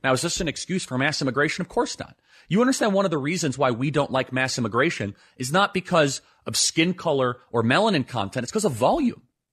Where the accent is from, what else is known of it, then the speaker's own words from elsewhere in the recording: Wheeling, Illinois, United States; Where I grew up in Wheeling, Illinois, I went to Wheeling High School.